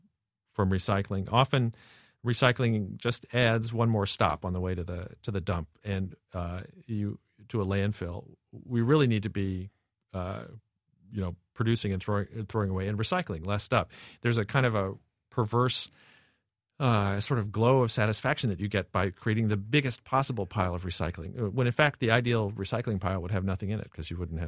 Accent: Kansas City, Missouri, United States; Where I grew up in Kansas City, there's pretty much nothing.

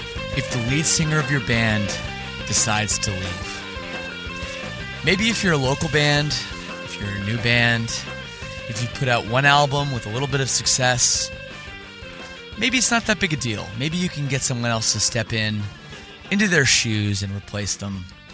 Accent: Canada; As I record this, I am finally in California. This is like, you know, I'm from Canada

